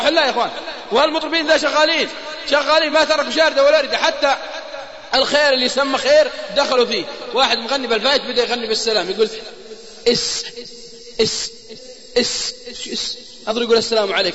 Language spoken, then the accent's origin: Arabic; Al-Qassim, Saudi Arabia; بعطيكم شيء متأكد منه عندنا بالقصيم